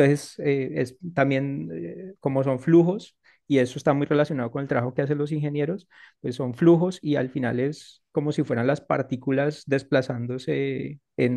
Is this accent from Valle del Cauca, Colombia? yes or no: yes; Cali, Valle del Cauca, Colombia; Yo soy de Cali y allá tenemos